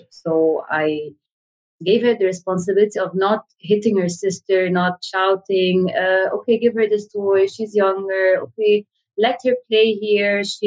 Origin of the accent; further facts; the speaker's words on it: Egypt; I'm a mom of two daughters and I come from Egypt. I'm in Egypt right now in Cairo.